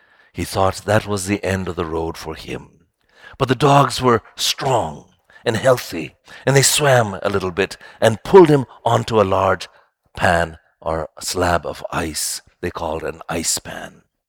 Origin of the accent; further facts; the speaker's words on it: Ghana; I remember as a kid growing up in Ghana, as a teenager